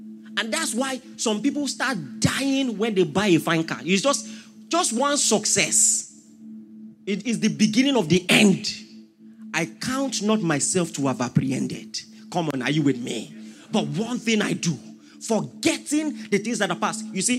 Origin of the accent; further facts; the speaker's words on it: Nigeria; You don't understand how strange that is to me as a Nigerian.